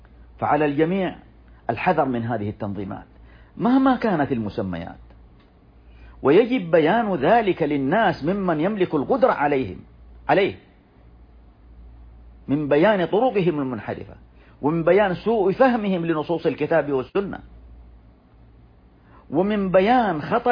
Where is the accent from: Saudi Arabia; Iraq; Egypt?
Saudi Arabia; وخص في بلادنا المملكة العربية السعودية